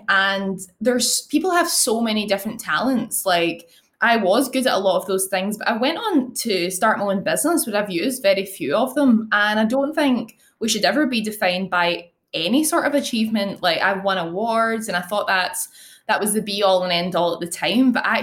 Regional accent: Glasgow, Scotland, United Kingdom; So Glasgow.

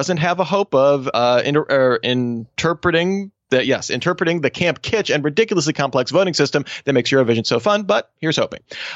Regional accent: Australia; my home country of Australia

